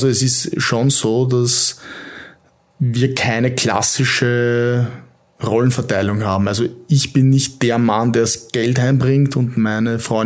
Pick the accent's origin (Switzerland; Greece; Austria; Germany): Austria; Vienna; Ich komme aus Wien, an und für sich, habe keinen niederösterreichischen Dialekt, würde ich jetzt meinen.